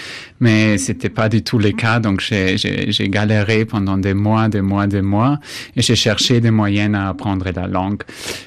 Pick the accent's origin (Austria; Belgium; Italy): Austria; Salzburg; French is a second language; moved away as an adult; now in Paris, France; Moi, je viens d'Autriche, de Salzbourg, et en 2009, j'ai décidé de quitter ma ville, mon pays, pour faire une expérience ailleurs.